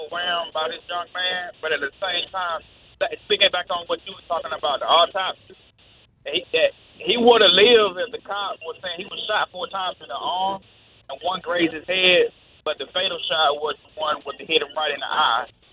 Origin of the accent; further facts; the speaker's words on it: Fuquay-Varina, North Carolina, United States; I'm from Fiquay, North Carolina.